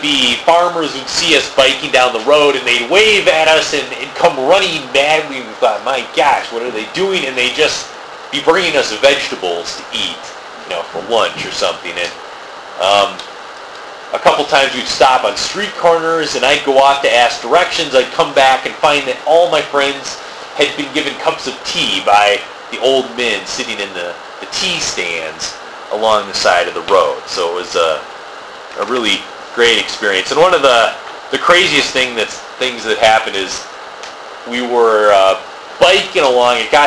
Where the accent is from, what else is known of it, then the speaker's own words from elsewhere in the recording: United States; I didn't know how people would react to my being an American.